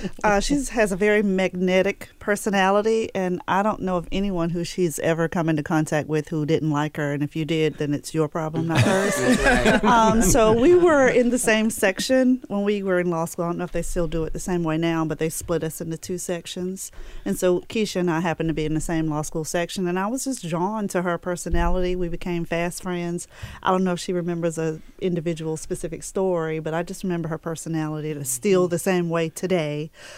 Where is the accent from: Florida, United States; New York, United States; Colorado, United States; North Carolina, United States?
North Carolina, United States; My mother, God bless her soul, who's gone on now, was a teacher for 40 plus years in my hometown, home county of Halifax County